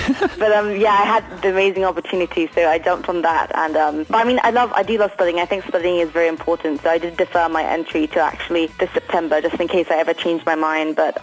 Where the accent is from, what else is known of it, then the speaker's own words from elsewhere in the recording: Singapore; Growing up in Singapore was really cool. We were, at the time, what was called the culture kids who basically grown up away from their parents' culture, because my dad is from England and Australia and my mom was Chinese.